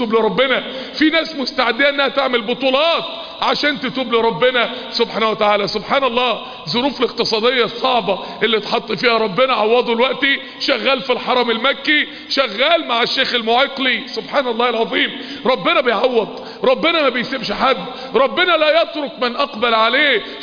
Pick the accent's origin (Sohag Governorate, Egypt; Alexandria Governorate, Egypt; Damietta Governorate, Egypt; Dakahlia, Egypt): Dakahlia, Egypt; Mansoura; كل ما نادي كان مهجور عندنا في المنصورة دخلته كده من ايام